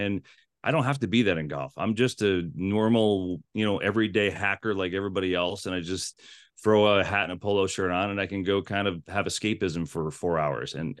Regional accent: New Jersey, United States; I grew up in New Jersey and no one played it in my family and never played it, never paid attention to it, never watched it.

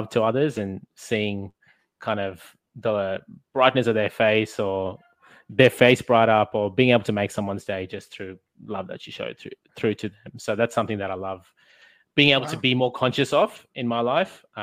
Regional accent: Australia; I grew up in Australia

